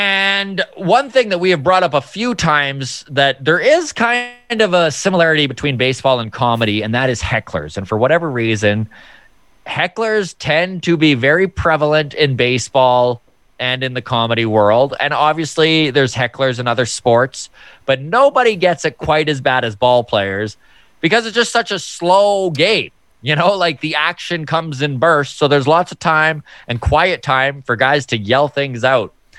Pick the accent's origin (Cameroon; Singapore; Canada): Canada; as a Canadian looking in, it is a little bit confusing, right?